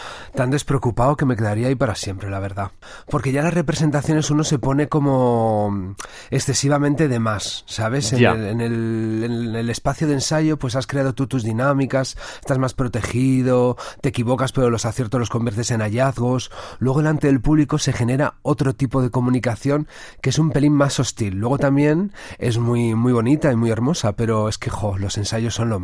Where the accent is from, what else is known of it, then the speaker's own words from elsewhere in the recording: Valladolid, Castile and León, Spain; Y yo soy de Valladolid, soy castellano, y tengo la jota y las rondadas y el folclore castellano en la sangre, pero también soy herencia andaluza, soy herencia vasca, soy ibérico en realidad, y más aún soy europeo